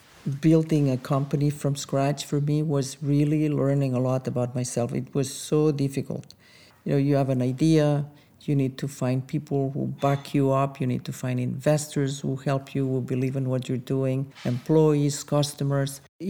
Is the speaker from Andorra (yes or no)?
yes; Andorra; we came from France, but I'm not from France. I am from a very small country called Andorra. And Andorra is in the Pyrenees between France and Spain.